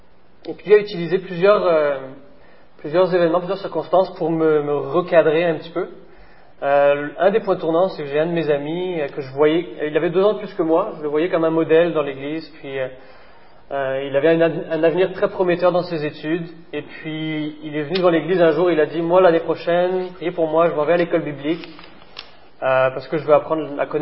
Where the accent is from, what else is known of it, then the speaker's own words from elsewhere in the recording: France; born there; j'ai 29 ans … je suis né en France, dans une famille chrétienne